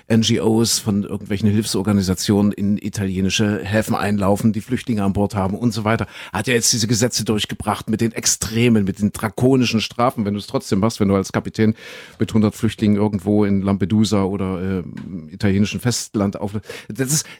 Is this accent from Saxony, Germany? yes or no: yes; Saxony, Germany; Ich komme ja aus Sachsen.